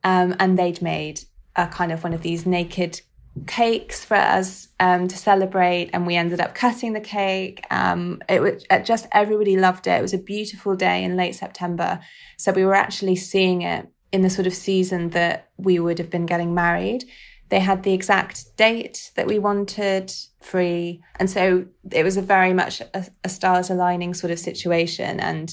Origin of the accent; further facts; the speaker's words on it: Yorkshire and the Humber, United Kingdom; And that I'm from Yorkshire.